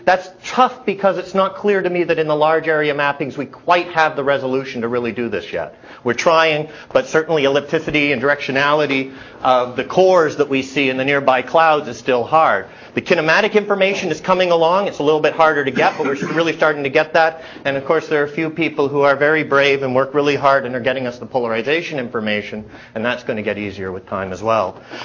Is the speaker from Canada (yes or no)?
yes; Canada